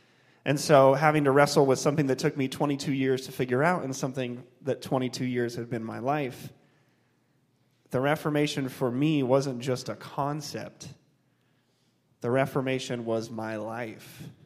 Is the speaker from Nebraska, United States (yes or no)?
yes; Nebraska, United States; Growing up in Nebraska, my understanding of the LGBT community only came from what I saw in the media